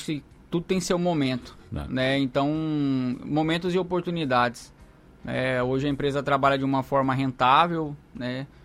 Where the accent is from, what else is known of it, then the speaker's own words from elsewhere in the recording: Vilhena, Rondônia, Brazil; Inclusive eu sou de lá, do Cone Sul, eu sou de Vilhena, sou natural de lá.